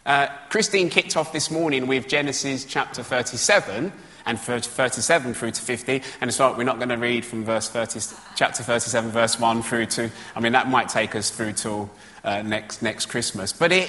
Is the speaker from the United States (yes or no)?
no; London, United Kingdom; when I grew up in East London, and I had a part-time job at a market, Bethnal Green Market.